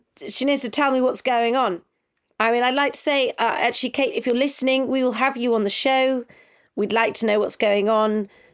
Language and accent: English; United Kingdom; We have a right, as the British people, to know what is going on in her life.